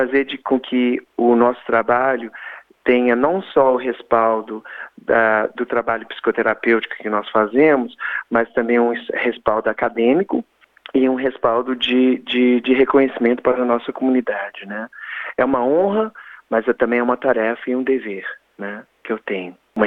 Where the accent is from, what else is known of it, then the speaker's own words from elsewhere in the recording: Belo Horizonte, Minas Gerais, Brazil; em Belo Horizonte, que é a minha cidade natal.